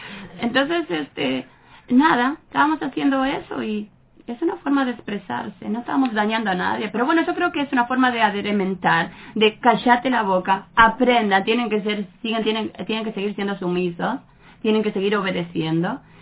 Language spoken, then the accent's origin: Spanish; Villa Ángela, Chaco, Argentina; now in Buenos Aires, Argentina; Yo soy del Chaco. En realidad soy del Chaco y estoy hace casi 20 años viviendo en Buenos Aires, pero seguiré siendo chaqueña.